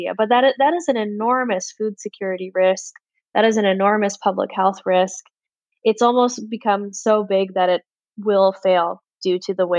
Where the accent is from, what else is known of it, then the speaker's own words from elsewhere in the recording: Edmonton, Alberta, Canada; Where I grew up here in Edmonton, you know, we're a very fossil fuels oriented place.